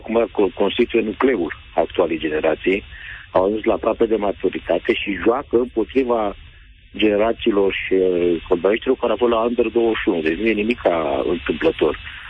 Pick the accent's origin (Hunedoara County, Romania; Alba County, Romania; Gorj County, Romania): Alba County, Romania; Alba Iulia; eu sunt din Alba Iulia